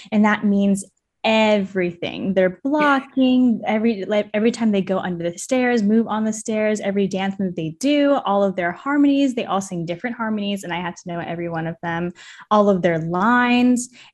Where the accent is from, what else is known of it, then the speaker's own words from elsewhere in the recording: Hays County, Texas, United States; So I am from Hayes County. Keep Austin weird. Love Austin and all things. Miss it every day.